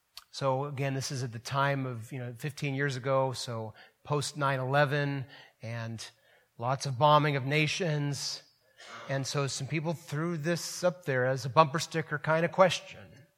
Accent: California, United States; also born or lived in Orange County, California / Ventura County, California; I remember moving back up to Northern California 15 years ago. We came from Southern California, Orange County, and then Ventura County, and it was striking to me to move back into Northern California where I grew up

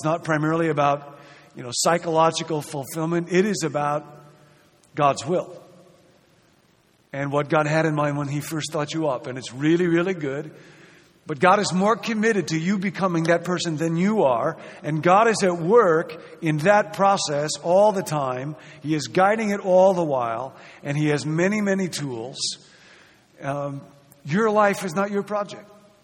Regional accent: Rockford, Illinois, United States; I grew up in Rockford, Illinois, and there were, when I was growing up, kind of three main evangelical churches there, Temple Baptist Church, which is where I grew up, Baptist General Conference Church and First Covenant Church and the Free Church.

